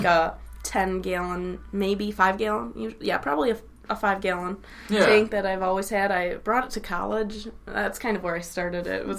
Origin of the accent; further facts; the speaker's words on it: Cedarburg, Wisconsin, United States; I'm from Cedarburg, Wisconsin. So a little north of Milwaukee. It's Ozaukee County. I was born and raised there my whole life.